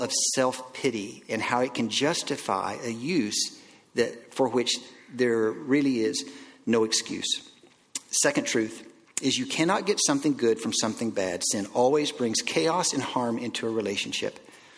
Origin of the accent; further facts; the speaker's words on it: Texas, United States; I am from Texas, as Matthew mentioned, and I didn't even see an ice rink till I was in grade 8, okay?